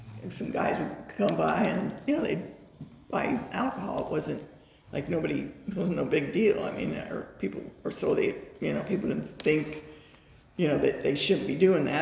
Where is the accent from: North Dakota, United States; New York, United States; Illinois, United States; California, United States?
California, United States; Covina; And I grew up in the Covina area, San Gabriel Valley. I'm the youngest of two.